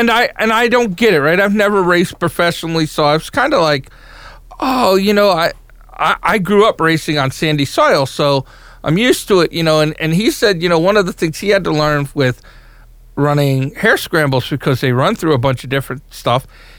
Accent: Long Island, New York, United States; is it me because I'm from Long Island and it's all sandy?

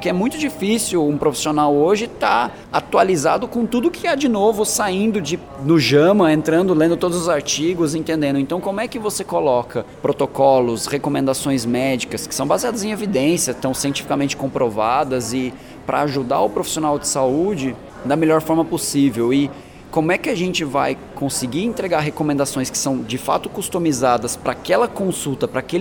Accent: São Paulo, Brazil; also born or lived in Germany; Eu nasci na Alemanha, mas vim cedo pro Brasil, torci pro Brasil na Copa, torci pro time errado. Eu vim para São Paulo para estudar, eu fui criado no interior

